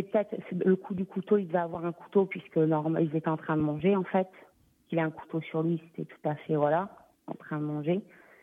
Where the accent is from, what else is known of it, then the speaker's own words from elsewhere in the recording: Blois, Centre-Val de Loire, France; que nous on est de Blois